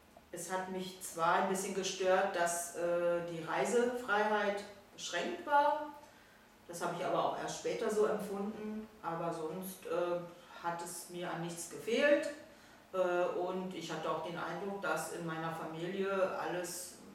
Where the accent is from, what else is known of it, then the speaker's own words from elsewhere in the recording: Potsdam, Brandenburg, Germany; moved away as an adult; now in France; Ich bin 1956 in Potsdam geboren, in der ehemaligen DDR, und lebe seit 1977 in Frankreich.